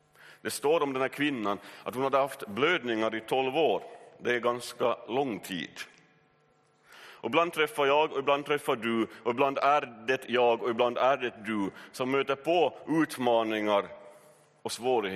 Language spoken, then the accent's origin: Swedish; Sundom, Ostrobothnia, Finland; så får jag värsta lunginflammationen där hemma i Sundom i huset